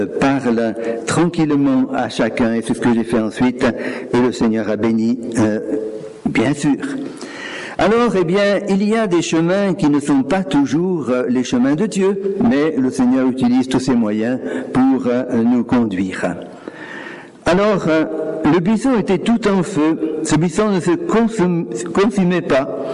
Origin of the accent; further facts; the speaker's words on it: Auvergne-Rhône-Alpes, France; Moi, je suis de l'Ardèche à l'origine.